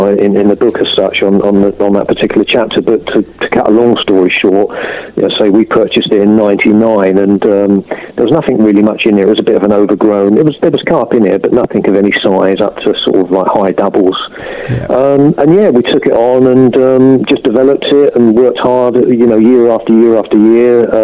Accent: London, United Kingdom; also born or lived in Somerset; No, I'm a London boy, mate. You may tell that, and you know, sort of born and brought up in London. Moved to Somerset when I was quite young, 11 or 12. Stayed here for a few years. Moved back to London.

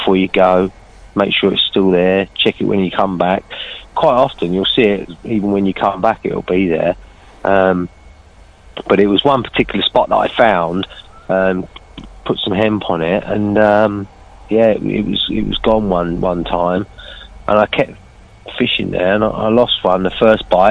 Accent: South East England, United Kingdom; obviously, initially I'm from Kent. I fished a lot of Kent waters when I was sort of going through the ranks

